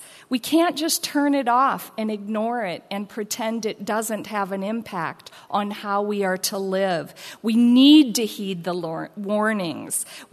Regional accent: Iowa, United States; moved away as an adult; now in Southern California, United States; I was born and raised in Iowa, moved out here when we were married at, I was 24 and pregnant with our first child.

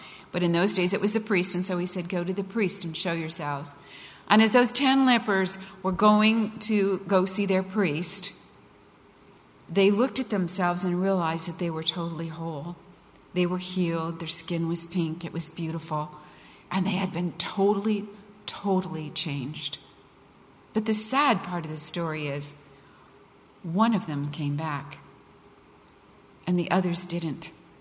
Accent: Pasadena, California, United States; And so they sent me 3,000 miles away. We grew up in Pasadena.

